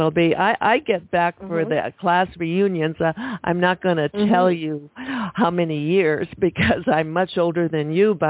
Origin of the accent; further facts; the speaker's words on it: Detroit, Michigan, United States; I grew up near University of Detroit, 6 Mile.